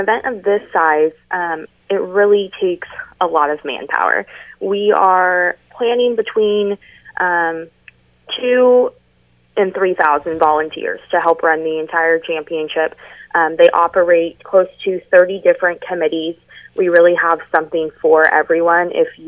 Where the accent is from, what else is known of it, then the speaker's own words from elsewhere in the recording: California, United States; moved away as an adult; I am actually originally from California. I relocated to Massachusetts earlier this year for this particular role.